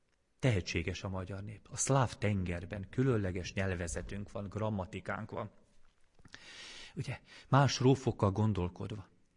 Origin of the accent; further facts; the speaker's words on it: Hungary; Igenis, mi kedveseim, magyarok vagyunk. És egy csodálatos nemzetbe születtünk bele.